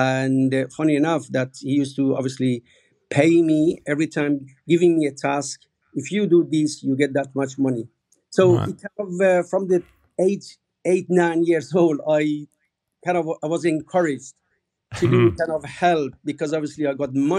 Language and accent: English; Iran; Obviously, I was born in Iran and raised in a family, kind of a middle-class family.